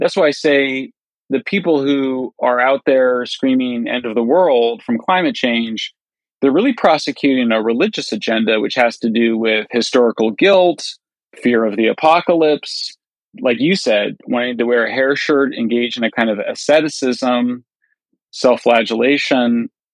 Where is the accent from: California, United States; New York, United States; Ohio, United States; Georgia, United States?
California, United States; It's happened, like I mentioned, in California, my home state, where the anti-nuclear movement really begins in the 1960s and 70s.